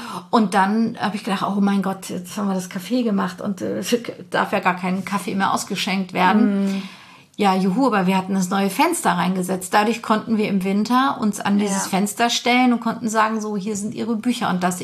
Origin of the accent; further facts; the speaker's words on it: Harz, Germany; Ich bin da nur im Harz groß geworden, also sehr viel. Ich bin Harzerin. Ich war zwar lange auch weg, bin aber auch ganz bewusst und gerne wiedergekommen.